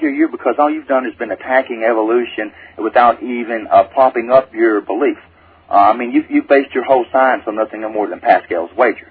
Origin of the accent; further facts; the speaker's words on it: Arkansas, United States; I'm from Bodcon, Arkansas.